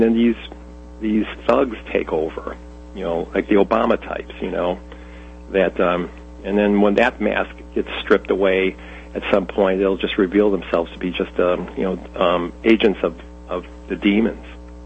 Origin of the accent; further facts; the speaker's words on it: Chicago, Illinois, United States; I'm from the Chicagoland area, and I've been blessed to be able to travel around the world